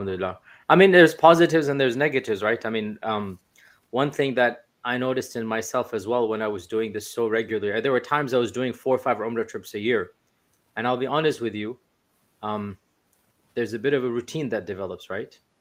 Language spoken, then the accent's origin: English; Jeddah, Makkah Province, Saudi Arabia; because I grew up in Jeddah.